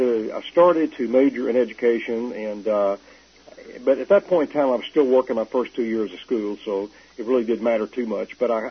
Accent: Texas, United States; I was always was born and raised in Texas, and I was a Southern Baptist

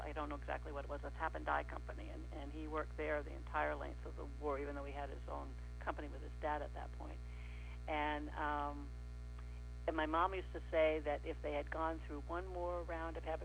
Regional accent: Lyndon Center, Vermont, United States; also born or lived in St. Johnsbury; Okay, I was born on November 20, 1945, in St. Johnsbury, Vermont, where the hospital was, but I grew up in a town called Linden Center, Vermont, which is just north of St. Johnsbury, in the northeast corner of Vermont.

